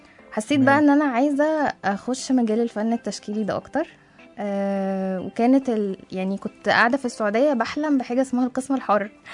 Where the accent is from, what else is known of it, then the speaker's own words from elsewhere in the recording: Saudi Arabia; أنا نشأت في السعودية، يعني والدي كان بيشتغل هناك من زمان قوي